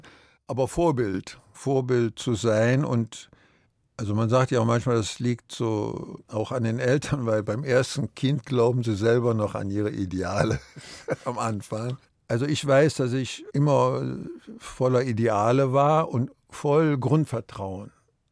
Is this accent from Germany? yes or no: yes; Viersen, North Rhine-Westphalia, Germany; also born or lived in Düsseldorf; Also in Düsseldorf selber habe ich nicht lange gelebt, aber dann in Viersen bin ich groß geworden, Mönchengladbach, die Ecke, Krefeld. Landschaftlich die weite Ebene, keine Berge.